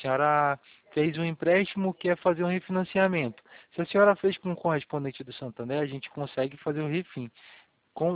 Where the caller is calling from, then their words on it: Curitiba, Paraná, Brazil; Curitiba.